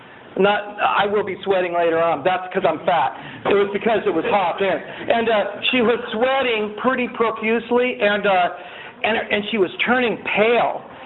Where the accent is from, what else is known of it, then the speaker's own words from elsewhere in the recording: California, United States; I'm from Wampoke, and everybody's like, where's that at? And I say, oh, it's between Santa Barbara and Pismo Beach.